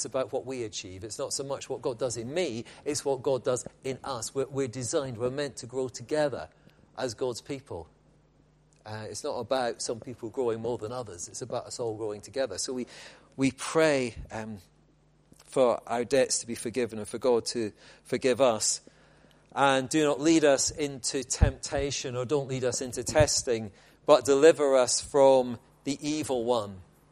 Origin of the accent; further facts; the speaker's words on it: Scotland, United Kingdom; I was brought up in Scotland, where that's how they say the Lord's Prayer.